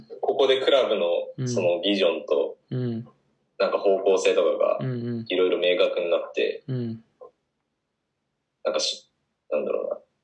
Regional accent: Fuchu, Tokyo, Japan; 東京都府中市で。

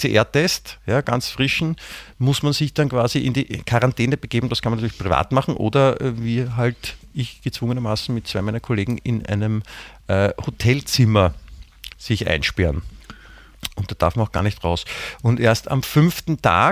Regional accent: Germany; Ja, ich bin ein Deutscher.

